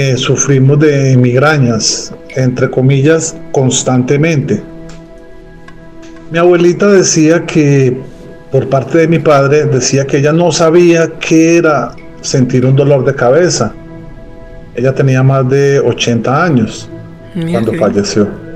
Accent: Colombia; now in Brazil; un saludo desde Brasil. Saludos. Soy un colombiano que vive aquí en este país hace ya unos 10 años aproximadamente

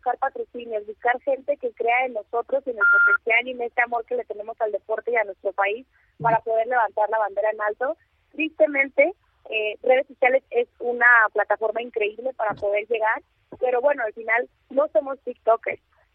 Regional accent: Mexico; somos mexicanos

